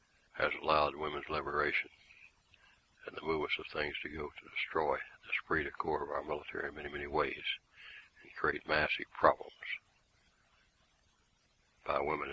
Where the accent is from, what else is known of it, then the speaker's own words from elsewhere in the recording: the South, United States; He fought for the Union against the South, and I grew up in the South, and I understand the war between the states in a tremendous way